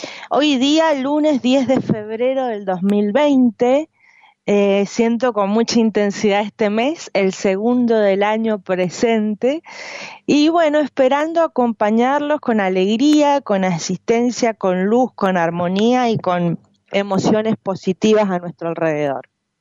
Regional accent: Mendoza, Argentina; Promocionando la ciudad de San Luis siendo mendocina

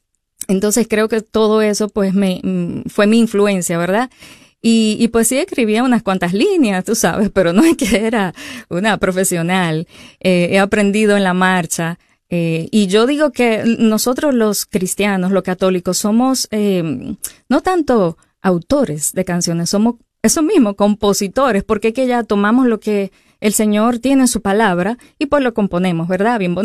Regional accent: Santo Domingo, Distrito Nacional, Dominican Republic; Soy capitaleña, soy de Santo Domingo.

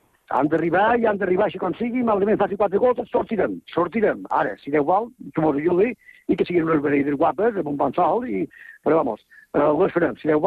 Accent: Muro, Balearic Islands, Spain; Però em sent més encara del meu poble, que el Muro, ho sent, ho visc i això és així.

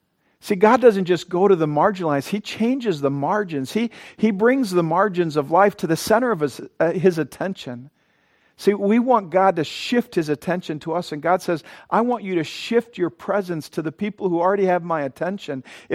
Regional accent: Coleman, South Dakota, United States; And in our little church of 75 people growing up in Coleman, South Dakota, she was our main missionary, almost our only missionary.

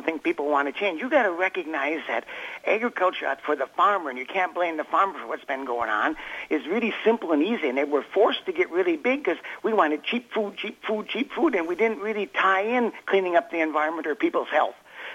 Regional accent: Wisconsin, United States; These chemicals and things first came along because I was raised on Wisconsin dairy farm.

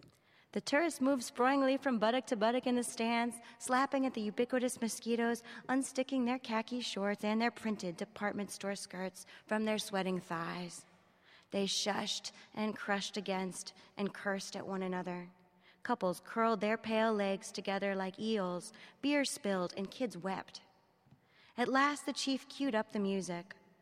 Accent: Florida, United States; when I went to my home state of Florida, I don't know if there are any Floridians here, no one is impressed, right?

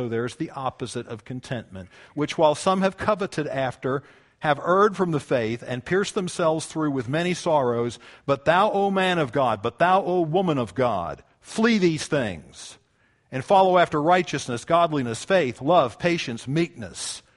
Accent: United States; I would have said, of course I believe in Jesus. I grew up in America.

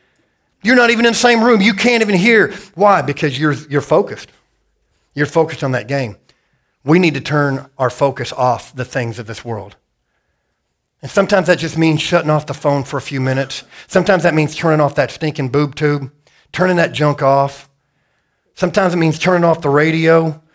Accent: Idaho, United States; I kind of grew up in the woods. I grew up in Idaho. It's where I learned how to hunt.

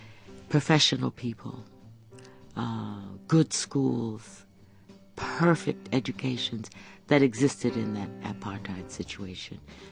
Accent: Ohio, United States; because I'm from Ohio, so I knew the ones in near Lake Erie, near Detroit.

